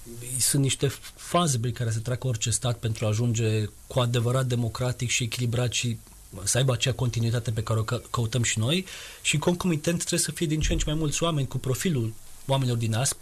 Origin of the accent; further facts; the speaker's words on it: Romania; now in Belgium; eu am spus că sunt de vină din România, dar locuiesc în Belgia